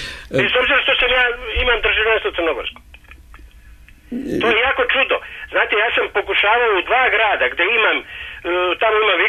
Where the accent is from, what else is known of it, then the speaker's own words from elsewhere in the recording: Belgrade, Serbia; also born or lived in Montenegro; Ja imam državljanstvo, živim u Beogradu od rođenja, 10. godišta, ali sam rođen u Crnoj Gori.